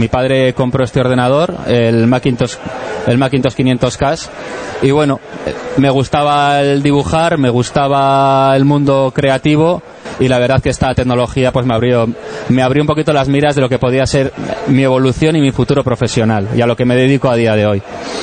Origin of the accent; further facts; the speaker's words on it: Pamplona, Navarre, Spain; also born or lived in Tenerife; Nací en el 77 en Tenerife, el año de las primeras elecciones generales democráticas de España. Y bueno, enseguida me fui al año siguiente a Pamplona, donde me crié, ¿vale? Allí estudié